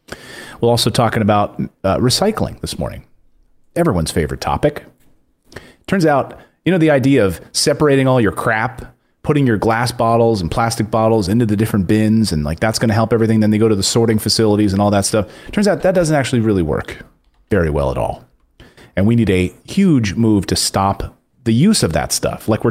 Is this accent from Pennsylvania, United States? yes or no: yes; Philadelphia, Pennsylvania, United States; I'm from Philadelphia.